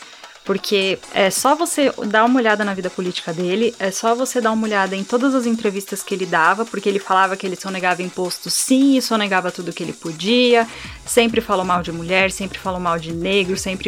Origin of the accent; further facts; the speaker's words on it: São Paulo, Brazil; todos aqui somos paulistas, todos somos brancos, todos estamos empregados